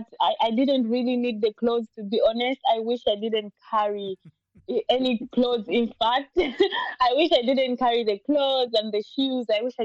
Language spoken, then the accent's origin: English; Blantyre, Southern Region, Malawi; moved away as an adult; now in Lithuania; I'm originally from Malawi. I come from the city of Blantyre, which is the second biggest city in Malawi.